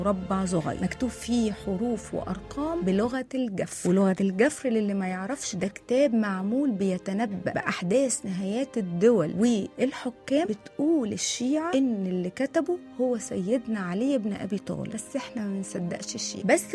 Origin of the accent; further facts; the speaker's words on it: Egypt; فإيه قصة القميص اللي موجود عندنا في مصر؟